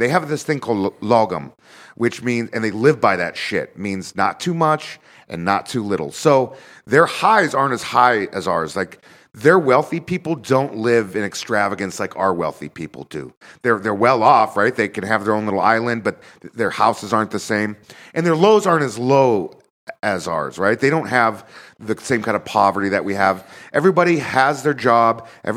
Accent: United States; I think I could talk shit about my country in all sorts of different contexts all day long, but I am an American and this is where I belong.

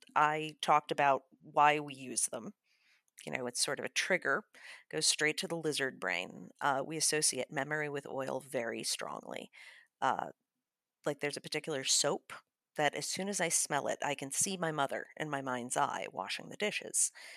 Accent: Chicago, Illinois, United States; I'm from Chicago.

